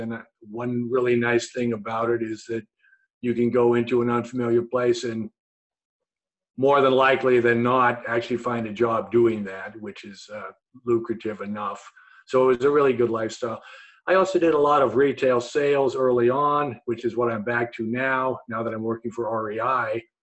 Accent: Redwood City, California, United States; born there; I was born in Redwood City, not too far from here.

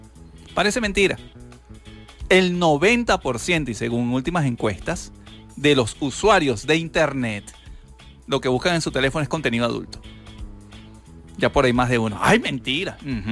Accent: Venezuela; Yo voy a excluir el mundo porque evidentemente soy venezolano y quiero que mi país mejore.

